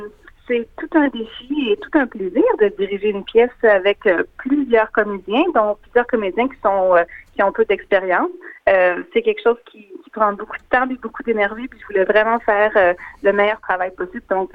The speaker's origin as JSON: {"language": "French", "region": "Quebec", "country": "Canada", "lives_now": "Australia", "said": "Moi, vous l'avez peut-être deviné, je ne viens pas de France, je suis québécoise."}